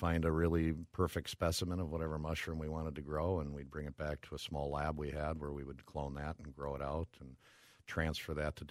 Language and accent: English; Brooklyn Park, Minnesota, United States; Well, I'm a Minnesota boy. Grew up, born and raised in Brooklyn Park